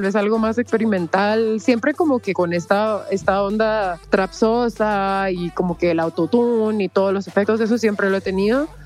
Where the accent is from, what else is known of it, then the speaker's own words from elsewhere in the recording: Costa Rica; also born or lived in Mexico; now in Guatemala; yo nací en México, pero me crié en Costa Rica y hace 6 años vivo en Guate. Entonces, sí, es una mezcla, pero realmente sí me considero más como centroamericana, pues tomando en cuenta que la mayor parte de mi vida la he vivido en países de Centroamérica